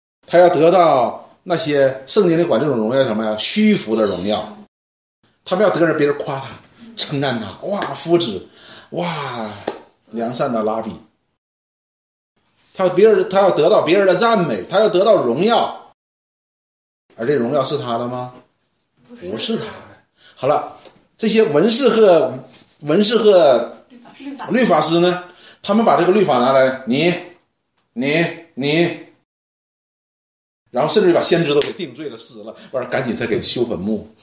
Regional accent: Northeast China, China; accent: Northeastern Mandarin; 用我们东北话说叫光杆司令

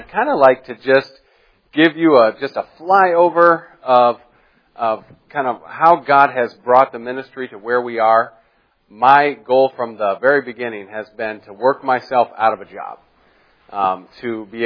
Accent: Japan; also born or lived in Gambia; I grew up in Japan. Then later, my family moved to the Gambia in West Africa

